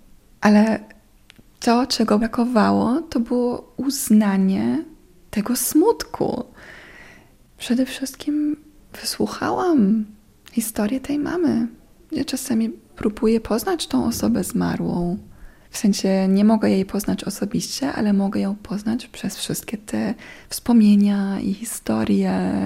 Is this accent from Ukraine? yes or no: no; Germany; Polish is a second language; also born or lived in Yugoslavia; now in Poland; Urodziłam się w Jugosławii i wychowywałam się głównie w Niemczech. Moja mama jest Niemką, mój tata jest Chorwatem. I dzisiaj mieszkam w Polsce, mój mąż jest Polakiem. Tutaj jestem od 11 lat.